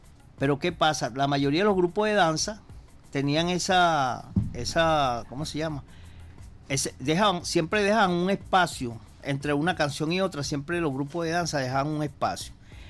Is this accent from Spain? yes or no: no; Caracas, Capital District, Venezuela; Me crié ahí en San Agustín. Ahí he estado casi toda mi vida, he vivido allí.